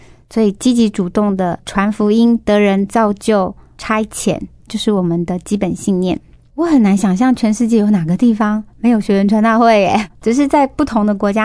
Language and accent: Chinese; Taiwan; 我是出生成长在一个非常传统民间信仰的台湾家庭里面。